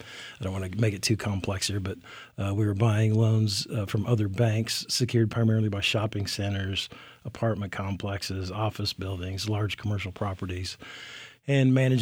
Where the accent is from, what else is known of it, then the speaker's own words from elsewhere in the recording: Nebraska, United States; moved away as an adult; also born or lived in Omaha; now in Waco, United States; I was raised in Nebraska, in rural Nebraska, on a farm, and with eight brothers and sisters, so a farming family. Went to Creighton University in Omaha, Nebraska.